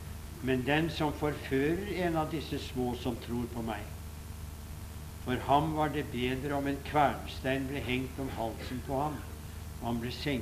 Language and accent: Norwegian; Oslo, Norway; Vi til å begynne med vokste jeg opp på Abelse, som den gang var en veldig forlatt bydel i Oslo. Og omtrent alle husene var hytter som sto på perler, og det var en fattigdom og tilsvarende liv uten like.